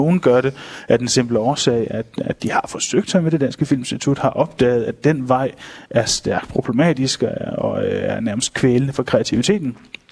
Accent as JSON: {"language": "Danish", "town": "Hjørring", "region": "North Denmark Region", "country": "Denmark", "tie": "born or raised there", "lives_now": "Nørresundby, Denmark", "said": "Jeg er ikke vokset op i Aalborg. Jeg er vokset op i Hjørring, ligger lidt nordpå. Ja. Men jeg bor i Nørresundby lige nord for..."}